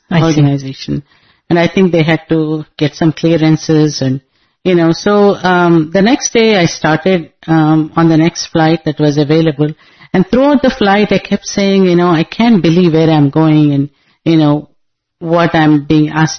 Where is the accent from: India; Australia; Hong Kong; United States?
India; Hyderabad, Telangana; English is a second language; I'm from Andhra Pradesh, Hyderabad.